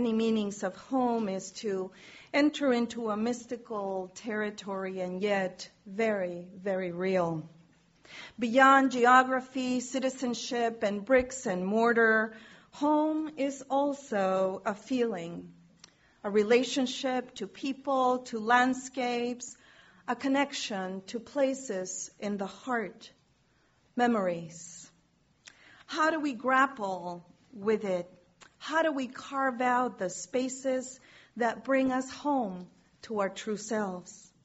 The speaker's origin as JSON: {"language": "English", "country": "Chile", "also_born_or_lived": "New Jersey / New York / Rhode Island / Puerto Rico", "said": "When I say I'm from Chile, they might ask about what city and what school I went to. That would have several answers."}